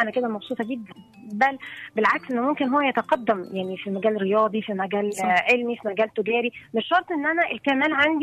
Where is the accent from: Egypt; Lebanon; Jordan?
Egypt; احببه ان انا مصري